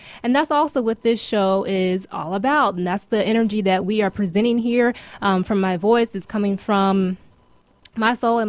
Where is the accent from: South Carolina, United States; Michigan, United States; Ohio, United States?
South Carolina, United States; moved away as an adult; also born or lived in Arizona / California; about how I grew up in South Carolina. And we were talking about how basically for me, I moved across the country in 2010.